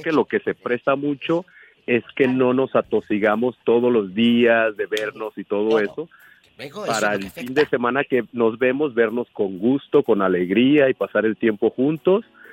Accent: Tlajomulco de Zúñiga, Jalisco, Mexico; born or raised there

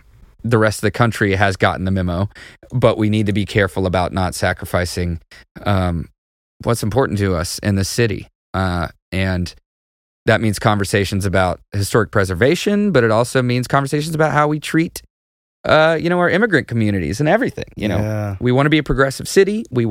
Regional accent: Nashville, Tennessee, United States; I'm a Southerner. I am from the South, and I'm from the Nashville area.

